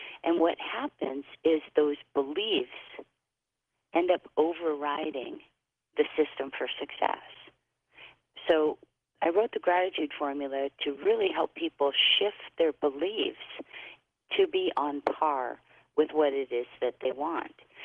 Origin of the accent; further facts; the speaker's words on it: Hawaii, United States; I was born and raised in Hawaii.